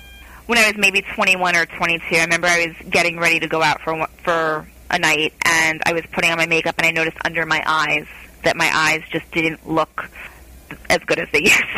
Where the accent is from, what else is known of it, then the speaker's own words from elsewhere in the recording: Florida, United States; I'm from Florida and born and raised, and you know, a lot of Floridians just don't feel like they need to bake in the sun all the time.